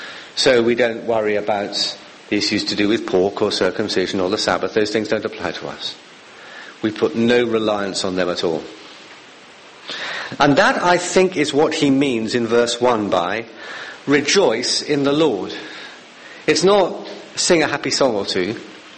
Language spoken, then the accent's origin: English; London, United Kingdom; Now maybe it's because I come from London and you can't really see any stars because of the light pollution.